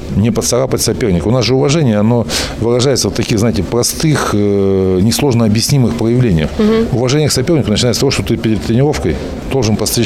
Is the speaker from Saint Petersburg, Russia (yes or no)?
no; Novosibirsk, Novosibirsk Oblast, Russia; Я смог из Новосибирска через сложную систему соревнований попасть в это уникальное, на самом деле, объединение